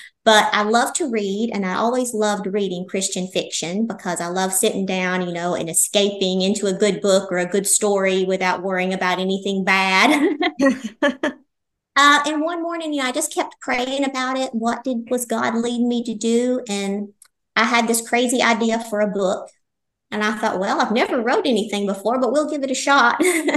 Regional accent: Tennessee, United States; also born or lived in Maine; now in South Carolina, United States; I'm originally from Tennessee. I grew up there my entire life, and believe it or not, we moved to Maine for 2 years. That was shocking for the cold weather, and now we're back in South Carolina.

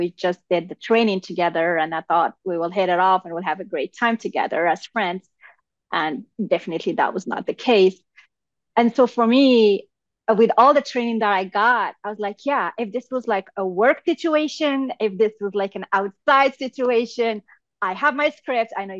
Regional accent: Morocco; Like, I am from Morocco. So we have this Moroccan culture where we are very welcoming.

